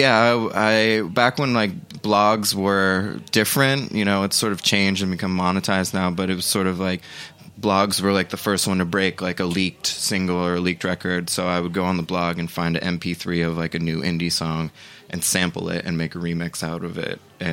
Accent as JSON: {"language": "English", "town": "Pittsburgh", "region": "Pennsylvania", "country": "United States", "tie": "born or raised there", "also_born_or_lived": "Asheville", "said": "I lived there for a long time. I grew up in Pittsburgh, but yeah, that's a whole other story."}